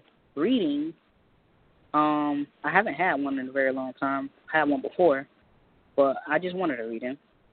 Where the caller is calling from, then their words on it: Florida, United States; I'm calling from Florida.